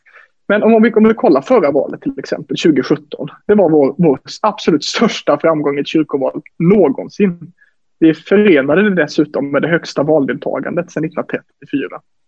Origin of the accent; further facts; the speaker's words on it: Växjö, Kronoberg County, Sweden; now in Gothenburg, Sweden; har faktiskt en farfar som var skåning. Men jag aldrig bott där själv. Kommer från Växjö, bor i Göteborg sedan 6 år